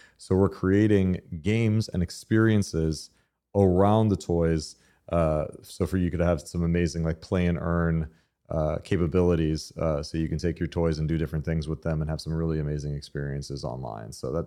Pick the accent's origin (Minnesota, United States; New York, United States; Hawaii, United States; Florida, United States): Florida, United States; Miami; So born and raised in Miami, got started in tech when I was about 12 years old.